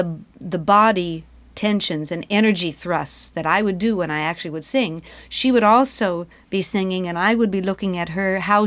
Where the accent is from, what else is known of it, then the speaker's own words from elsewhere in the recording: California, United States; But they almost didn't hire me because they heard that I was from California